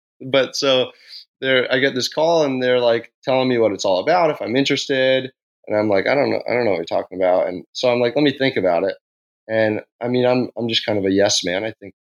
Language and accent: English; San Diego, California, United States; I come from San Diego, and my everyday is based around surfing in the waves.